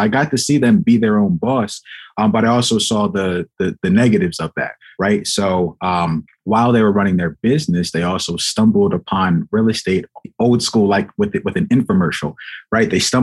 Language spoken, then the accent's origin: English; Sicklerville, New Jersey, United States; originally from Sicklerville, New Jersey.